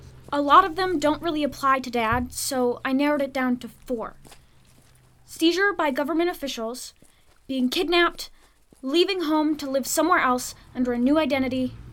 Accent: Ohio, United States; now in New Orleans, United States; We're originally from Ohio, but we've been here for the last 10 years.

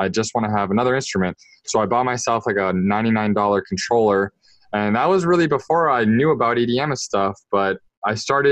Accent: Canada; So I was growing up in Canada.

